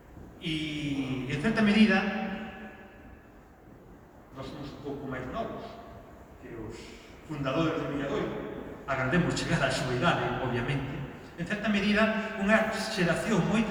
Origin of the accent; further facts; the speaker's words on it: Galicia, Spain; fomos medrando como Galicia e como galegos